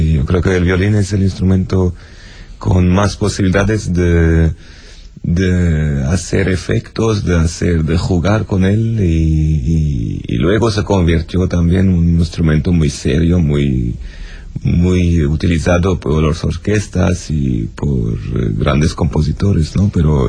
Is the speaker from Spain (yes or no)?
no; Lebanon; moved away; also born or lived in Germany; cuando me fui de Líbano a Alemania, ya no había marcha atrás